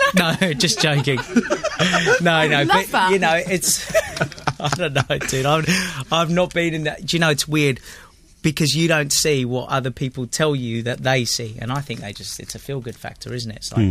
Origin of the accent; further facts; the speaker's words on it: Australia; I grew up with you in Australia.